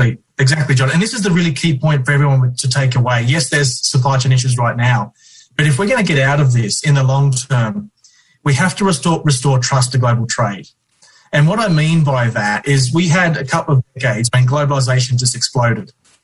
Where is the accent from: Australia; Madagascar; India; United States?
Australia; now in United Kingdom; I'm from Australia originally